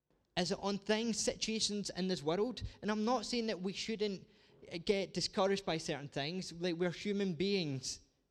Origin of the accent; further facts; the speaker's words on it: Scotland, United Kingdom; I'm a Scot